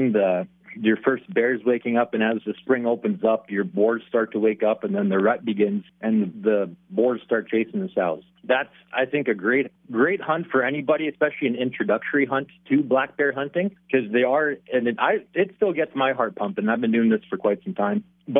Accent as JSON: {"language": "English", "region": "Manitoba", "country": "Canada", "tie": "born or raised there"}